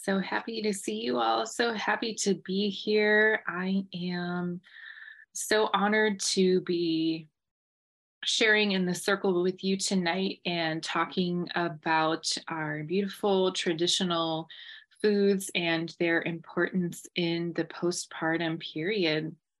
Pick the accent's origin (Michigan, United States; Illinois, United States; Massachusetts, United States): Michigan, United States; I am born and raised in Anishinaabe territories here in Michigan in the Great Lakes.